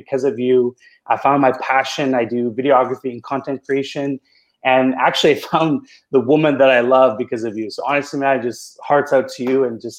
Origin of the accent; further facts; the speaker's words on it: Vancouver, British Columbia, Canada; now in Montreal, Canada; Originally from Vancouver, BC. Visiting my family right now, but I currently live in Montreal, Quebec.